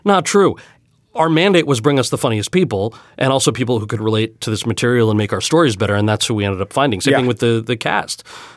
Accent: Freehold, New Jersey, United States; born or raised there; also born or lived in Montclair

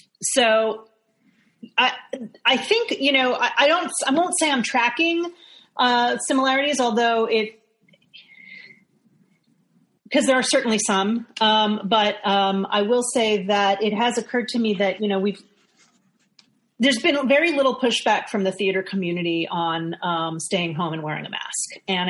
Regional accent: New York, United States; despite the fact that I was in New York, growing up in New York.

